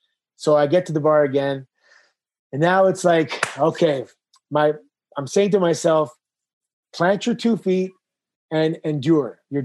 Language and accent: English; Toronto, Ontario, Canada; I grew up in Toronto in the 90s.